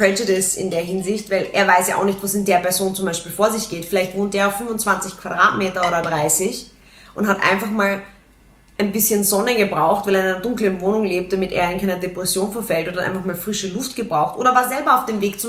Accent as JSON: {"language": "German", "country": "Austria", "said": "dass wir unterschiedliche Lebensstile haben und anders mit Dingen umgehen und charakterlich grundsätzlich als Österreicher anders sind"}